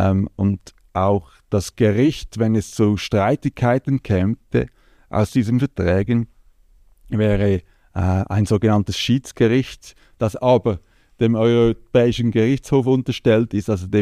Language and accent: German; Switzerland; Aber ich bin ein stolzer Schweizer und bin glücklich, hier geboren zu sein.